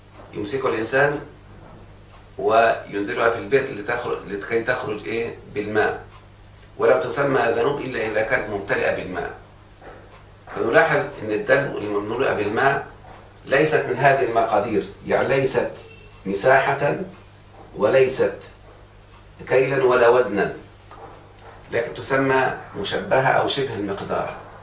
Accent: Egypt; زي الكيلو عندنا في مصر يعني

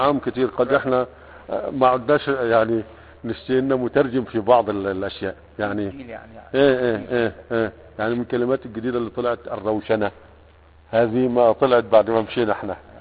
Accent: Egypt; الآن صح يعني عندنا في مصر صحف لكن كلها سياسة

